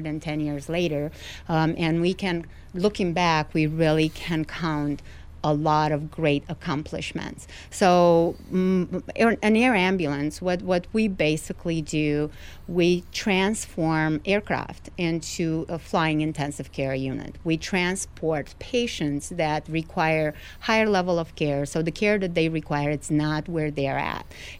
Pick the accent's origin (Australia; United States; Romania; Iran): Romania; I am originally from Romania, and I always wanted to be a pilot.